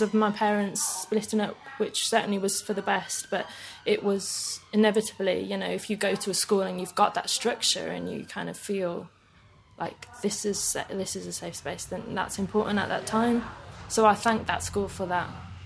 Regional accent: Birmingham, West Midlands, United Kingdom; I went to a Catholic primary school in Birmingham, which I really liked, actually. I'm not a Catholic, but it was really close

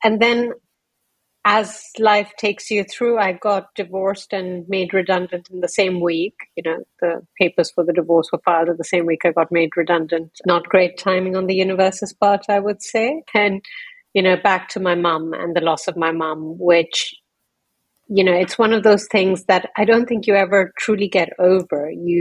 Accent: India; also born or lived in London, United Kingdom; I was four when I was taken from London to India.

